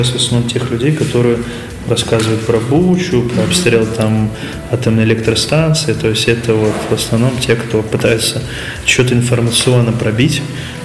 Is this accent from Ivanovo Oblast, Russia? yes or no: no; Moscow, Russia; я из Москвы.